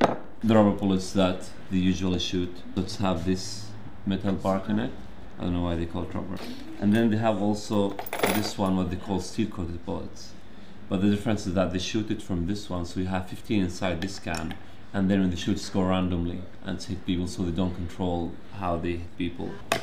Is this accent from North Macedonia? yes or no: yes; North Macedonia; also born or lived in Switzerland; I'm a photographer from Macedonia and Switzerland